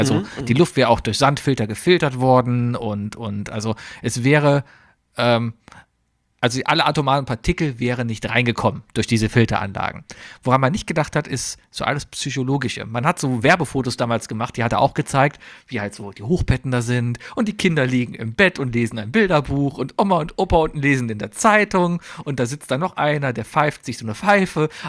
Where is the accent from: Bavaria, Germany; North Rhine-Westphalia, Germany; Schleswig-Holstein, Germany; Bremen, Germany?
North Rhine-Westphalia, Germany; Cologne; Ich bin Kölner